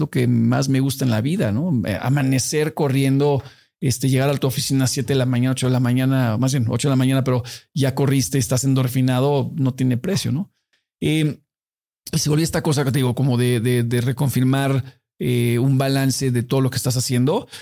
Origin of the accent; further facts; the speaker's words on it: Mexico; soy mexicano. No hay bronca.